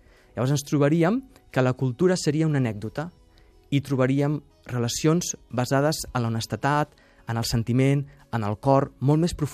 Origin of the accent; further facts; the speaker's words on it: Catalonia, Spain; jo com a català